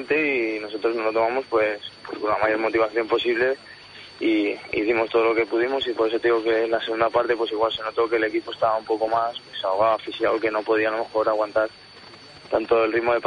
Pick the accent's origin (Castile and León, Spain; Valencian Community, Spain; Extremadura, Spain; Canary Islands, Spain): Castile and León, Spain; Palencia; el fin de semana en mi tierra, en Palencia, ya te digo que hemos tenido 4 días libres